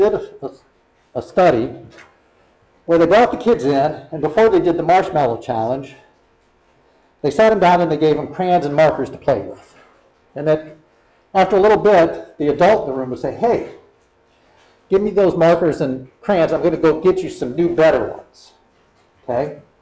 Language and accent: English; Akron, Ohio, United States; I grew up in the Akron, Ohio area. In the Akron, Ohio area, back when I was a kid, there was a lot of religion.